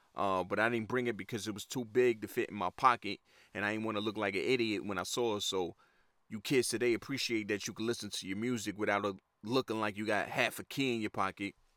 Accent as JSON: {"language": "English", "town": "Bed-Stuy", "region": "New York", "country": "United States", "tie": "born or raised there", "said": "So, I grew up in Bed-Stuy. Gates Ave was the block, and I lived there from, say, roughly 82 to about 1995."}